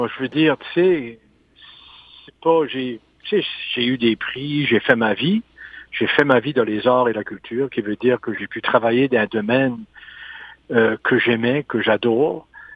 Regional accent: Canada; Le fait que je suis un Acadien

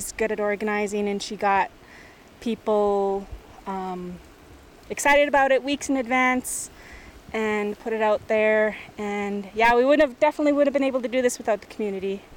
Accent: Kispiox, British Columbia, Canada; now in Gitanmaax, Canada; I come from Kispiax. I live in Gittimax, and we are on Gitsan territory right now.

